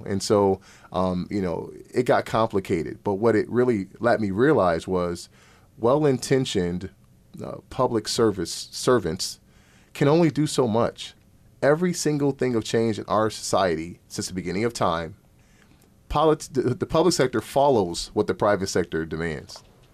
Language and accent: English; Rochester, United States; And I love to see them get a chance to be around students from my hometown. Mm-hmm. Come on, we're Rochester, man.